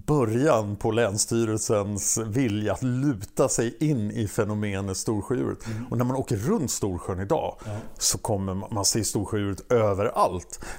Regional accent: Stockholm, Stockholm County, Sweden; jag är från Stockholm.

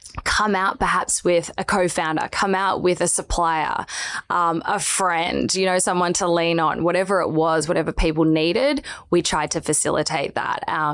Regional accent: Melbourne, Victoria, Australia; now in Sydney, Australia; I'm a Melbourne girl. Wow. I made the leap to Sydney about 18 months ago.

